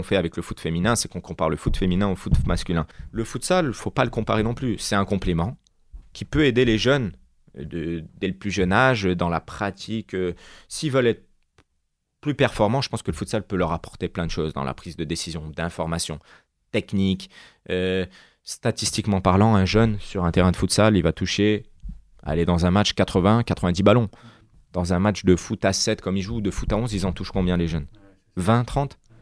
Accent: Clermont-Ferrand, Auvergne-Rhône-Alpes, France; Moi, je suis issu de Clermont.

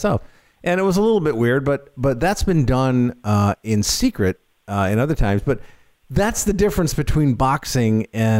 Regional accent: Northville, Michigan, United States; Northville Downs is in my hometown of Northville. When I was a kid, we would go in and we would bet the ponies.

